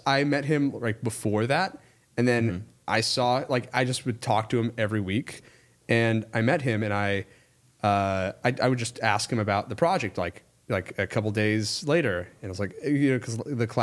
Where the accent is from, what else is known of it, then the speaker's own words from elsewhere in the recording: New York, United States; It's like, oh, New York. No way. Me too. Turns out we grew up 5 minutes away from each other back at home.